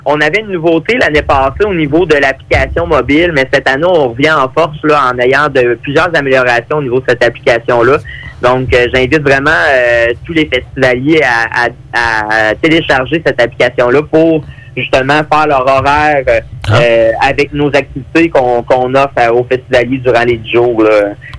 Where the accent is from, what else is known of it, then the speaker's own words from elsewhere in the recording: Saint-Tite, Quebec, Canada; En plus, je suis natif de Saint-Tite.